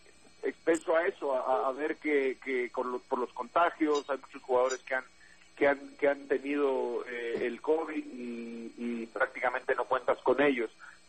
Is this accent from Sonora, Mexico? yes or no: no; Estación Almoloya, Oaxaca, Mexico; yo soy de Estación Almoloya, Oaxaca, un poblado cerca de Matías Romero, y ahí mis abuelos, mis tíos hablan zapoteco